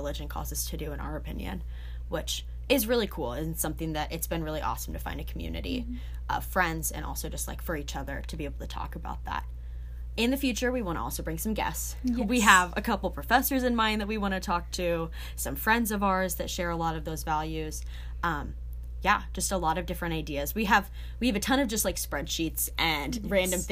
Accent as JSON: {"language": "English", "region": "Midwest", "country": "United States", "said": "we're from the Midwest, we're both religious"}